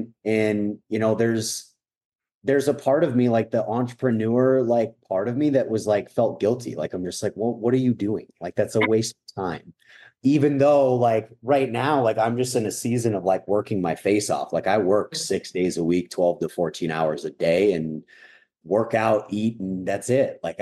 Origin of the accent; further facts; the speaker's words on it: Minnesota, United States; I love a good country concert. I'm from Minnesota.